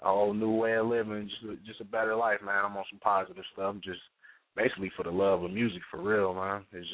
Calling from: Cincinnati, Ohio, United States; I'm coming from Cincinnati, Ohio.

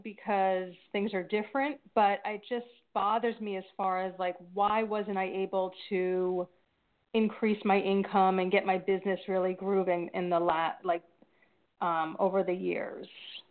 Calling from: New Jersey, United States; New Jersey.

